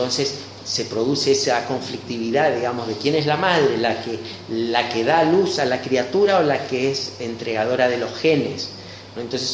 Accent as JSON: {"language": "Spanish", "town": "Posadas", "region": "Misiones", "country": "Argentina", "tie": "born or raised there", "also_born_or_lived": "Santo Pipó / Buenos Aires", "said": "yo nací en Santo Pipó, de chiquito nos fuimos a vivir con la familia a Buenos Aires, comienzo la primaria, volvemos aquí a Posadas"}